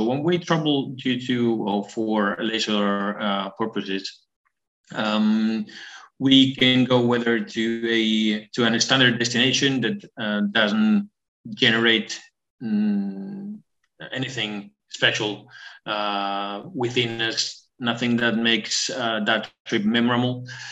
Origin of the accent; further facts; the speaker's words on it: Bilbao, Basque Country, Spain; my hometown here in the Basque Country in Spain, in Bilbao.